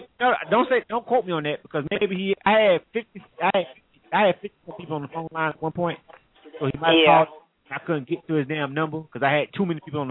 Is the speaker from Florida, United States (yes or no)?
yes; Panama City, Florida, United States; now in Atlanta, United States; I'm from Panama City.